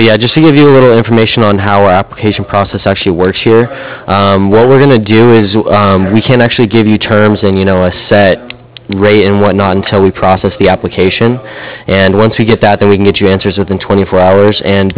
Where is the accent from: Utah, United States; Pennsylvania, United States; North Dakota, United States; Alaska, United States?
Utah, United States; Midway; now in Boise, United States; I'm actually, I grew up right down in Midway, right up through the canyon out there in Provo, so.